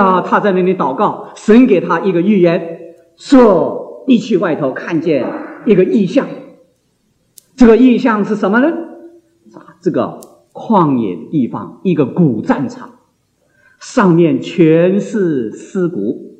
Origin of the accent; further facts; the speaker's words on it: China; 我们中国人分散天下，这个没有什么稀奇